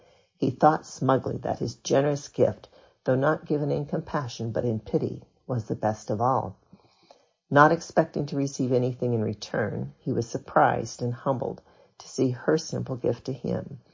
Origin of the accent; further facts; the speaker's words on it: Utah, United States; As I was growing up in Utah